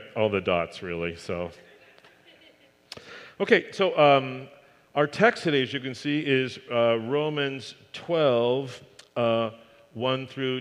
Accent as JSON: {"language": "English", "region": "California", "country": "United States", "tie": "born or raised there", "said": "So I grew up in the Bay Area, the peninsula, but my uncles were farmers west of Roseville."}